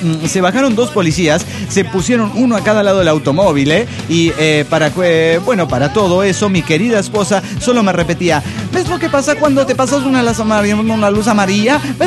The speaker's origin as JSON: {"language": "Spanish", "town": "Clorinda", "region": "Formosa", "country": "Argentina", "lives_now": "Dallas, United States", "said": "Voy a volver a pasar las fiestas en mi querida Clorinda, Formosa. Formosa es una provincia del norte argentino que está limítrofe"}